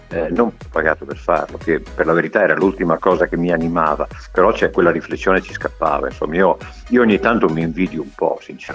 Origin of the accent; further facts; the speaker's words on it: Forlì, Emilia-Romagna, Italy; moved away as an adult; now in Milan, Italy; Io arrivai a Milano a poco più di 20 anni, io sono romagnolo di Forlì